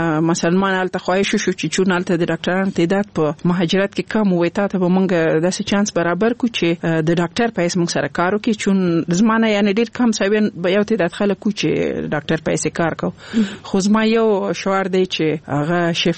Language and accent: Pashto; Laghman, Afghanistan; also born or lived in Nangarhar; زه خپل د لغمان ولایت يم او زما مور غوښتل چې زه باید خځه کې درس وایم، نو ځکه هغه په لغمان کې وځي ماما کور کې په ننګرهار کې پریخوم